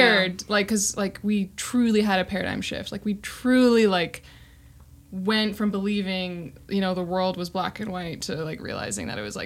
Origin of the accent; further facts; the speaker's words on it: Missoula, Montana, United States; So we grew up in Montana as well. I don't think we mentioned